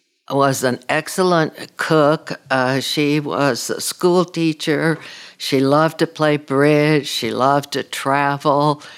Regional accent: Beaumont, Texas, United States; also born or lived in Houston / Genoa / Anahuac; Not at elementary school, no. We moved from Houston to Genoa, and Genoa to Anahuac, and Anahuac to Beaumont.

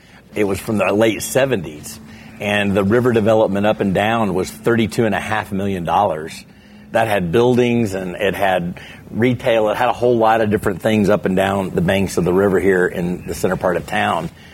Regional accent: Limestone, Maine, United States; born there; I was born in Limestone, Maine, on an Air Force base. My father was in the military. My mom and I went to Indianapolis while he was in Vietnam.

